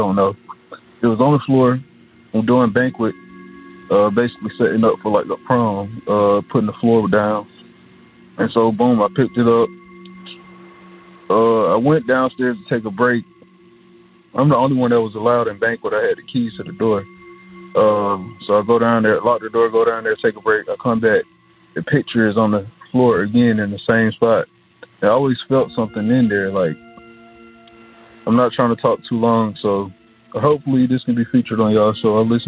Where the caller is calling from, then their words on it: Atlanta, Georgia, United States; I'm calling from Atlanta, Georgia.